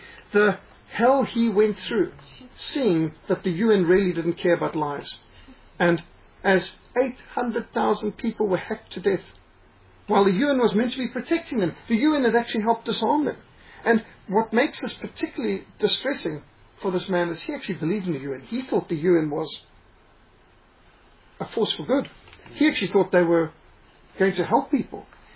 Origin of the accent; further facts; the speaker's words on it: Zimbabwe; And when I was growing up in Rhodesia, we had refugees from the Belgian Congo who had fled to Rhodesia.